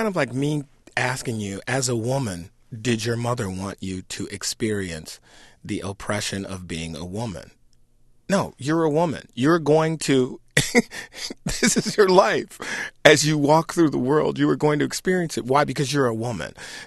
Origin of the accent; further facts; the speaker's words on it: Detroit, Michigan, United States; In Detroit, we grew up in the Boston Edison area, these big, beautiful homes.